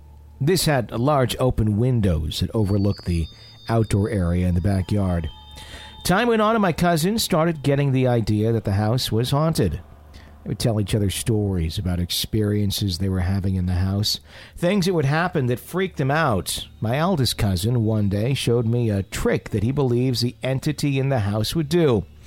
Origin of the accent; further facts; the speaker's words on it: Perth, Western Australia, Australia; So I'm originally from Perth in Western Australia.